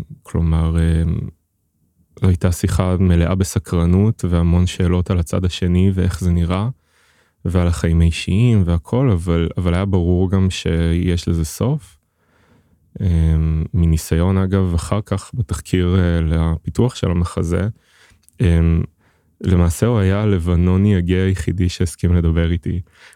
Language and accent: Hebrew; Haifa, Haifa District, Israel; now in Tel Aviv, Israel; ואני גדלתי באיזה שכונה בחיפה, ותהליך היציאה מהארון היה לא פשוט, ושנינו בעצם מצאנו את עצמנו גם עוברים למקום ליברלי ופתוח יותר, אני בתל אביב